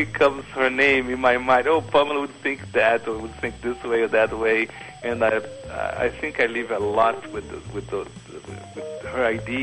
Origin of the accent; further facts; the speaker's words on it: Brazil; That's the way we grew up in Brazil.